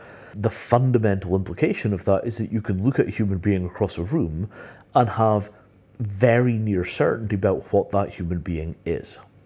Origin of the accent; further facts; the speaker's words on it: India; Well, I mean, I'm Indian. I was vaguely around it when I was a kid.